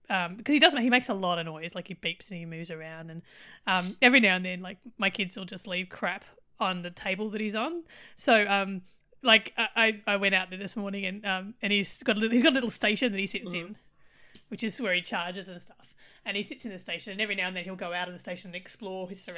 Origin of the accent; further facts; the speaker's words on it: Australia; is it because I'm Australian?